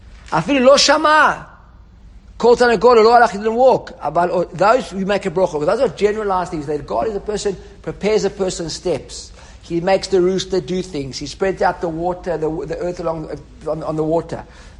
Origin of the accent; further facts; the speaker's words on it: Johannesburg, Gauteng, South Africa; let's say you live, I don't know, where I grew up in Johannesburg